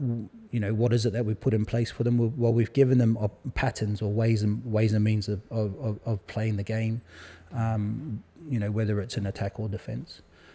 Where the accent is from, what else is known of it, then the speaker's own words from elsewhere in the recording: England, United Kingdom; now in Haarlem, Netherlands; Yeah, so I come from England.